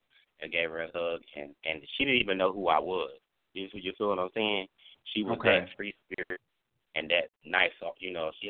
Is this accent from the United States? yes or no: yes; Dallas, Texas, United States; I grew up in Dallas, the outskirts of Dallas